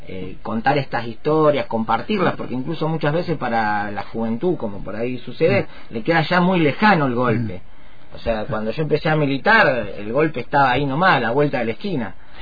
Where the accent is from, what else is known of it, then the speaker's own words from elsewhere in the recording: Rosario, Santa Fe, Argentina; yo soy de Rosario